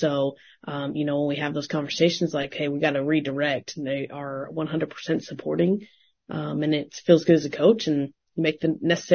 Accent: Arizona, United States; That is true. I am from Arizona.

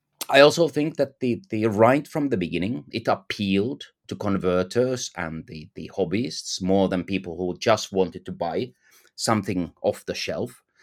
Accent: Finland; I came from Finland that was a front runner on internet. So I was already used to, because the Finland was very, very tech savvy, I was used to communicating people with online.

